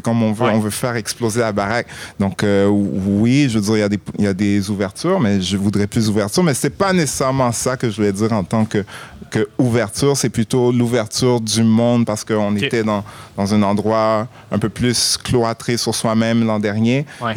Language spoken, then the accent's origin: French; Shawinigan, Quebec, Canada; also born or lived in Haiti; J'ai grandi à Shawinigan, dans un petit village qui s'appelle le Lac à la Tortue. Et puis c'est ça, je suis né en Haïti, dans un petit village aussi qui s'appelle Laval.